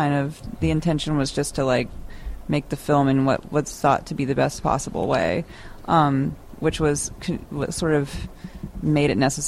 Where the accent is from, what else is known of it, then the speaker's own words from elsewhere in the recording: Mobile, Alabama, United States; I'm from Mobile, and that's about.